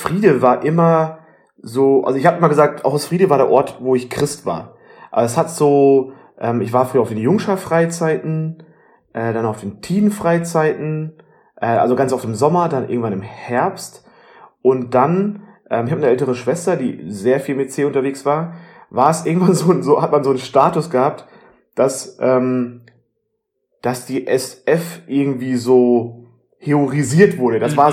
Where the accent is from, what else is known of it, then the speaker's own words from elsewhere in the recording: North Rhine-Westphalia, Germany; now in Marburg, Germany; Ich bin aufgewachsen im Sauerland